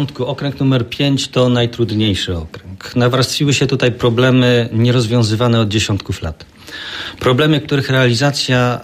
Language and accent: Polish; Zielona Góra, Lubusz Voivodeship, Poland; Moje rodzinne miasto potrzebuje jasnej wizji rozwoju